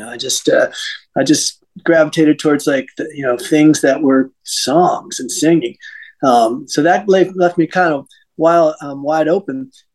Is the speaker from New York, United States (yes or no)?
yes; New York, United States; Well, I grew up in Westchester County. It's right outside New York City. It touches on it.